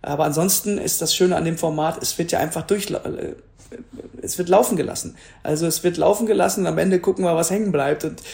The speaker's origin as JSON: {"language": "German", "town": "Duisburg", "region": "North Rhine-Westphalia", "country": "Germany", "tie": "born or raised there", "said": "ich kannte nur früher, da wo ich herkomme, wo ich aufgewachsen bin, den Duisburger Zoo, der ist auch nicht klein"}